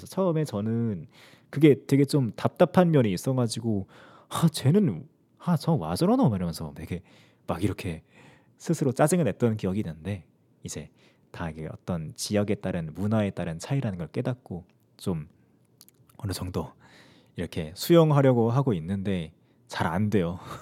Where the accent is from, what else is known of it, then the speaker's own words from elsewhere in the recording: Changwon, South Gyeongsang, South Korea; 저는 경상도 사람이거든요. 저는 창원 출신인데 말이 좀 빠릅니다.